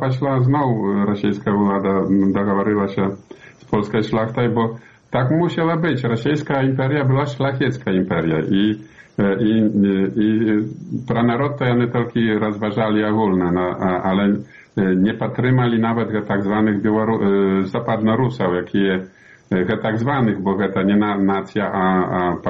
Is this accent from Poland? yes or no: no; Belarus; Ідею треба поширяти, а коли не поширяєш ідею ми білоруси, то значить, що нема того поширення.